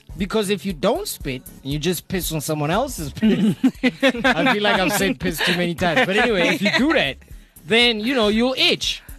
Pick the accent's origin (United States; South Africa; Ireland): South Africa; Soweto, Gauteng; I grew up in Midolens, right? Midolens, Ndofaya, Soweto.